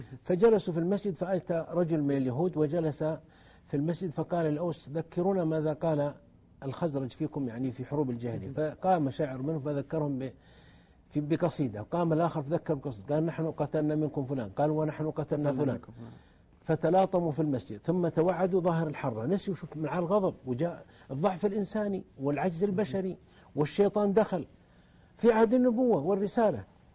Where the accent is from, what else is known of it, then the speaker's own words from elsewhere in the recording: Saudi Arabia; نحن في السعودية مجتمع قبلي